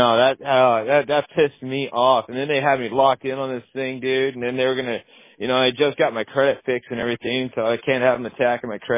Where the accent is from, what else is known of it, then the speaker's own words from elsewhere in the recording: Houston, Texas, United States; now in Alaska, United States; I came from sun. I grew up in Texas, Houston.